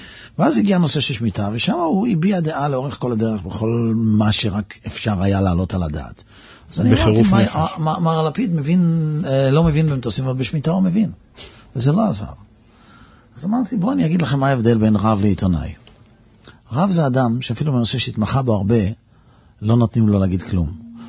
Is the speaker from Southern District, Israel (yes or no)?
no; Netanya, Central District, Israel; אנחנו גדלנו בנתניה